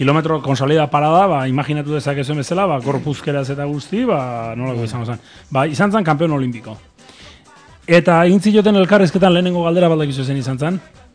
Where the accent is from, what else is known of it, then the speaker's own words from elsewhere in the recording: Barakaldo, Basque Country, Spain; Barakaldokoa naiz eta daukat paro obrero